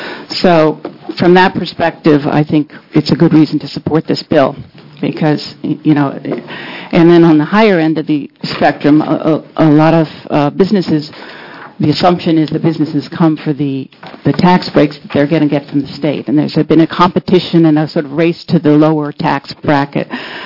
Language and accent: English; Portland, Oregon, United States; I'm from Northeast Portland, Chip Shields' district